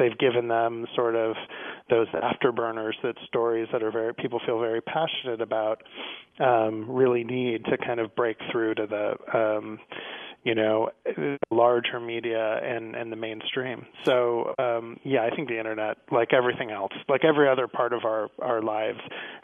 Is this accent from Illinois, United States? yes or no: no; Indiana, United States; I think in Wisconsin, certainly where I'm from, I grew up in Indiana.